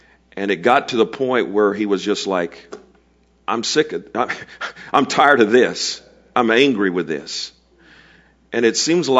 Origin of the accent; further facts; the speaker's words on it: Fort Myers, Florida, United States; Thomas Edison has a winter home in the town that I grew up in Fort Myers.